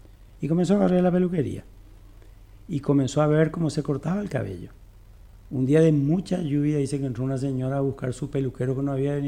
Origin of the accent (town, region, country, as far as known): Paraguay; born or raised there; also born or lived in Uruguay